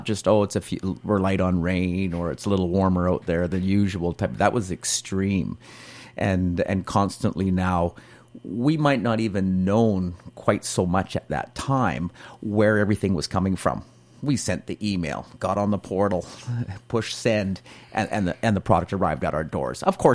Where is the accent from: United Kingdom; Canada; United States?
Canada; Armstrong, British Columbia; I'm from Armstrong. I've lived there for 75